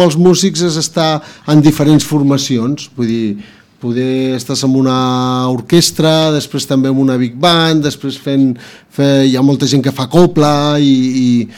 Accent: Granollers, Catalonia, Spain; Jo soc de Granollers, prop de Barcelona

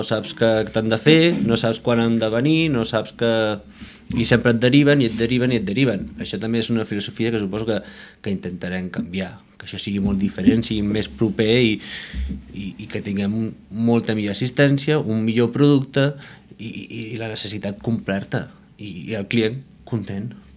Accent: Balsareny, Catalonia, Spain; Bueno, no som pas de Navàs, som de la part de Balsareny, que pertany a Balsareny

